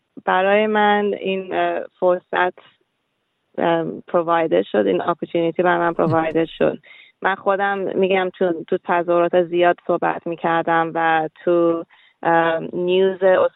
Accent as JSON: {"language": "Persian", "country": "Iran", "moved": "yes", "lives_now": "Australia", "said": "من و پدر و مادرم از ایران سال 1999 اومدیم بیرون و اول ما رفتیم ترکیه. برای یه سال ترکیه بودیم به خاطر اینکه مامانم بهایی بود و با کیس رفیجی تونستیم ما بیایم استرالیا."}